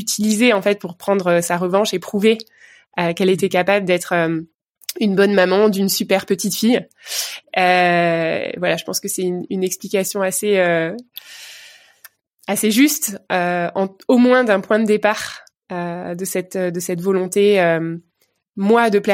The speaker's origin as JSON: {"language": "French", "town": "Vogelsheim", "region": "Grand Est", "country": "France", "tie": "born or raised there", "said": "Voilà, je suis une pure Alsacienne. Du côté de ma maman, du côté de mon papa, j'ai grandi dans un petit village que je peux citer ici, sait-on jamais, ouais, qui s'appelle Vogelsheim."}